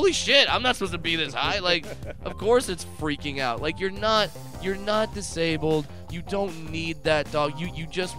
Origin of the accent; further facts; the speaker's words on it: California, United States; And I'm from Southern California. I was not prepared for that.